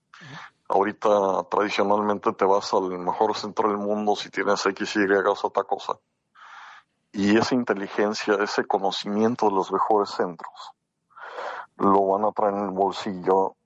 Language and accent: Spanish; Mexico; Cuando yo estaba creciendo en México, era inimaginable llamadas de larga distancia gratuitas.